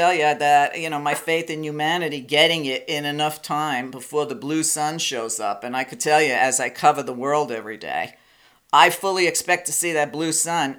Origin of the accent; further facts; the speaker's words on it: New York, United States; Unfortunately, I grew up in New York at the same time he did.